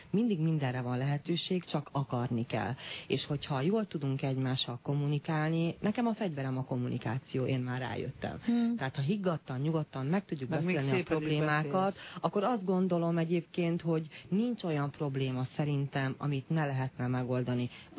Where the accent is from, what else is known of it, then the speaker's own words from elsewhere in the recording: Szabolcs-Szatmár-Bereg, Hungary; Szabolcs-Szatmárból származom.